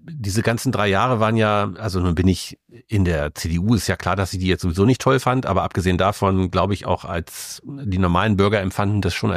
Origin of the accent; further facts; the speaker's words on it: Großburgwedel, Lower Saxony, Germany; Also ich bin in Großburgwedel geboren und von daher bin ich total objektiv. Also Großburgwedel ist einfach meine Heimat und es ist einfach wunderschön dort. Wir haben eine traumhafte niedersächsische Landschaft, so wie sich das gehört, schön flach, mit viel Landwirtschaft, mit wunderschönen Wäldern.